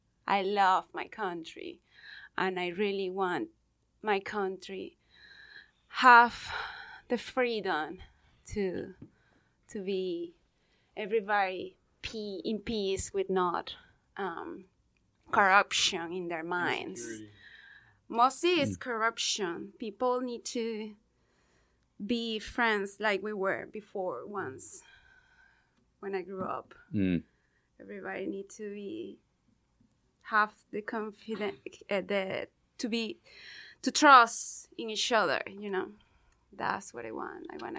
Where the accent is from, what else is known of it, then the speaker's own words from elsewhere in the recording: Venezuela; I'm originally from Venezuela.